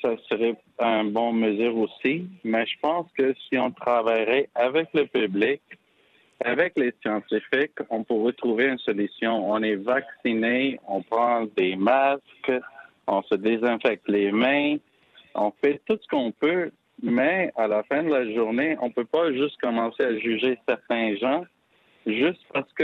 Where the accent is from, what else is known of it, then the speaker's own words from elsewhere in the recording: India; French is a second language; now in Canada; Moi, je viens de l'Inde.